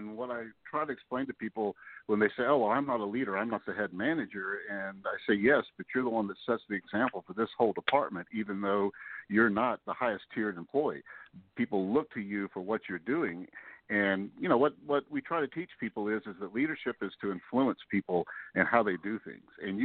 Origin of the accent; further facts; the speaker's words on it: Vermont, United States; And I'm actually trying to do a few more workshops in my home state of Vermont, which I have not done as much of.